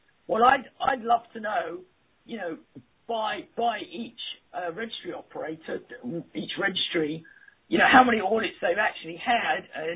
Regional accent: England, United Kingdom; Maybe it's because I'm English

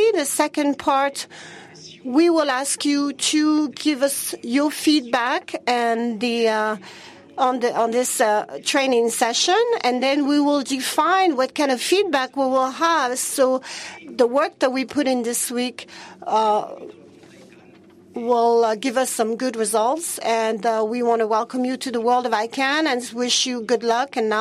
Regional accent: Mauritania; I am from Mauritania, and I work for an organization which deals with internet and women

